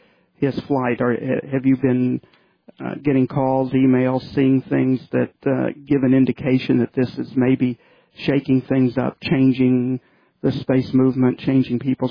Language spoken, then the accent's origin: English; Tulsa, Oklahoma, United States; I am an Oklahoman. I'm from Tulsa, and my first year of college was at OU before I transferred to the University of Arizona.